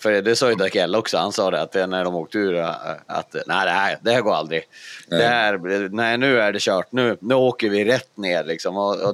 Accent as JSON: {"language": "Swedish", "town": "Skellefteå", "region": "Västerbotten County", "country": "Sweden", "tie": "born or raised there", "said": "Du ska upp till min gamla hemstad i Skellefteå, där jag är född."}